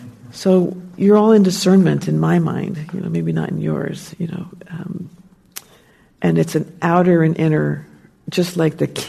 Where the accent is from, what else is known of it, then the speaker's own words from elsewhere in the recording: New Jersey, United States; now in California, United States; And I'm from New Jersey. So if you've seen The Sopranos, those are my people. So I'm very bold and direct. I don't mind talking when somebody else is talking, but I've noticed here in California people do not like that.